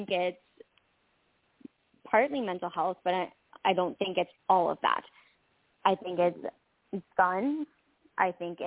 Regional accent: Florida, United States; Because I grew up in Florida

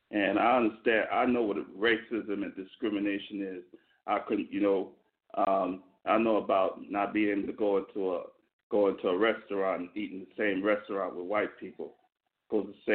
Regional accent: Brooklyn, New York, United States; Yeah, I grew up in Brooklyn, New York, with the evolution of hip-hop, the mecca of hip-hop.

